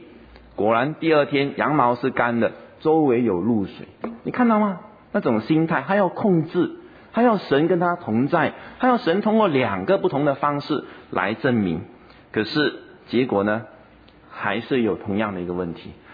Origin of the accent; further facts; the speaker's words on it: Singapore; 我们新加坡这边的人，当然跟别的国家相对来说，人员是比较少的